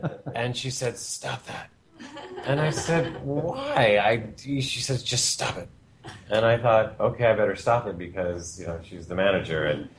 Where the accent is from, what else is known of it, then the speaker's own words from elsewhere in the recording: Sweden; English is a second language; I'm from Sweden.